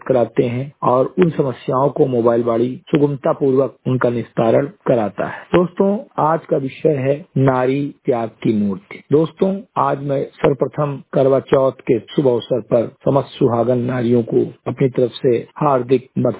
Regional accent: Bahraich, Uttar Pradesh, India; ग्राम सभा सिमरी घटई, विकास खंड मेनपुरा, जनपद बहराइच का मूल निवासी हूं

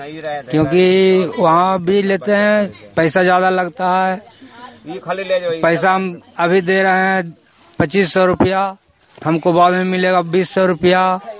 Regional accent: Kunwa, Bihar, India; ग्राम कुंवा पर थाना नगर नौसा जिला नालंदा का रहने वाला हूँ।

